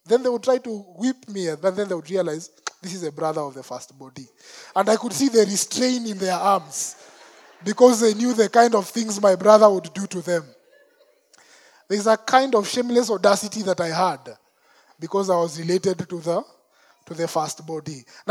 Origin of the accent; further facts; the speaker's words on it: Umoja, Nairobi, Kenya; So I grew up in Umo. I've mentioned it many times.